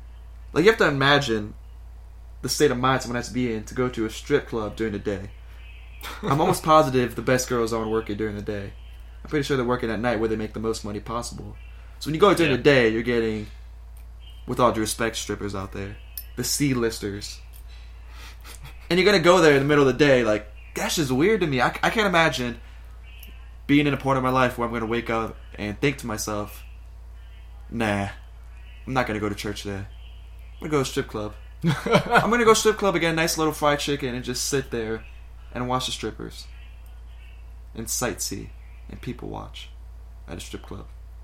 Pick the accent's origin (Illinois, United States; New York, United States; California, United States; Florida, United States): Florida, United States; Land O'Lakes; Since we're from Land O'Lakes, why not talk about our roots? Which is nudists and rednecks.